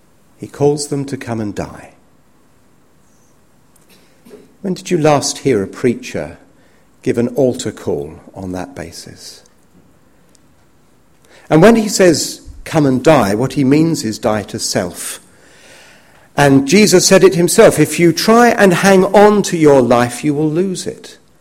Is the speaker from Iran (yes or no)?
no; London, United Kingdom; I love going into London. I'm a Londoner.